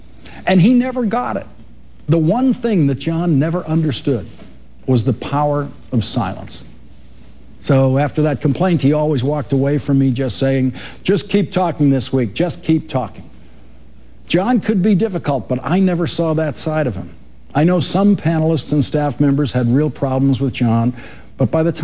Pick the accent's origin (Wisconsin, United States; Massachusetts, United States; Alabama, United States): Massachusetts, United States; Boston; I grew up in Irish Boston, where I had never met a Republican.